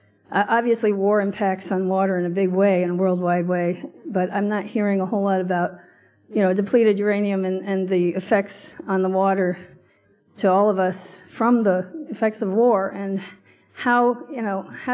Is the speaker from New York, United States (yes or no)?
yes; Saratoga Springs, New York, United States; I'm from Saratoga Springs, and I've been involved with the anti-war movement since I was a kid